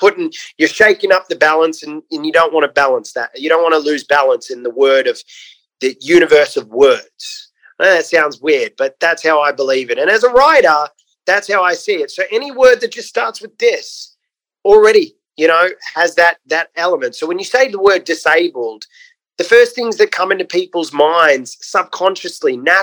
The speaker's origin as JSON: {"language": "English", "country": "Australia", "accent": "Australian", "said": "corny or not, with my Australian accent, I can make it sexy."}